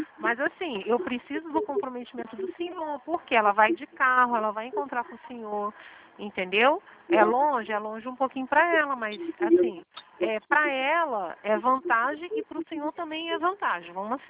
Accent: Rio de Janeiro, Brazil; Santa Cruz. A gente é de Santa Cruz.

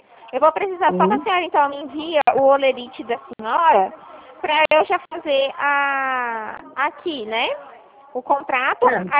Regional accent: Dracena, São Paulo, Brazil; Eu sou de Dracena

